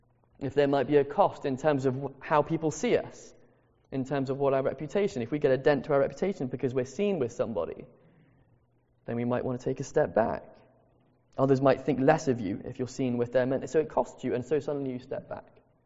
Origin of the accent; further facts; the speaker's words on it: Madagascar; when I was growing up in Madagascar, there was a time when we were threatened by a gang that was in the area